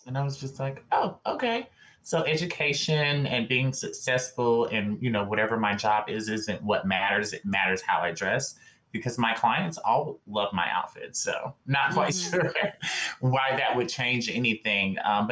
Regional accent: Deep South, United States; You know, that's just how I was raised in the Deep South.

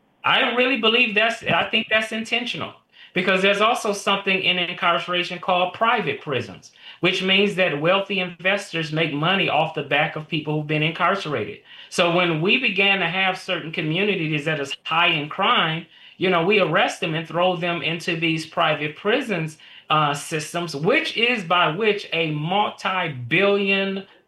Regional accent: Flint, Michigan, United States; So I'm from Flint, Michigan.

